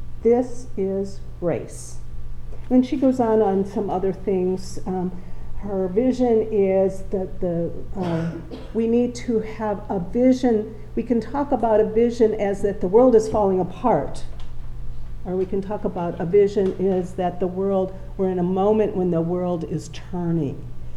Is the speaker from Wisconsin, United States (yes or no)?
yes; Madison, Wisconsin, United States; also born or lived in Tulsa, Oklahoma; I grew up in Madison, the East Side, and then I went away to become a Dominican, and I got to see the world in a way. Spent a lot of the world in Tulsa, Oklahoma